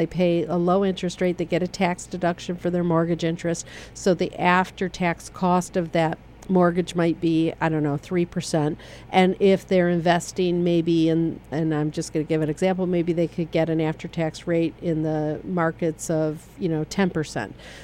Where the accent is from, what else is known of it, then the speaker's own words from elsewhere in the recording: Michigan, United States; Banger is B-A-N-G-O-R, because I'm from Michigan and we say Bangor.